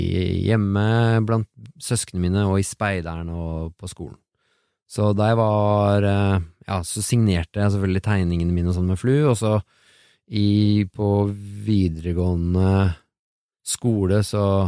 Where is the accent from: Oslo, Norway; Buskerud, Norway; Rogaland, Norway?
Oslo, Norway; also born or lived in Biri; Vi flyttet til Oslo fra Biri.